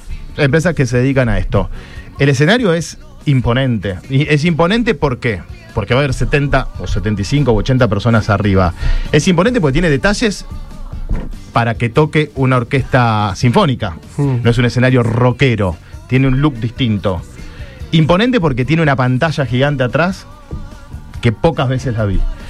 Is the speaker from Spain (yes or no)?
no; Rosario, Santa Fe, Argentina; Digo, nosotros como rosarinos, a todos nos encantaría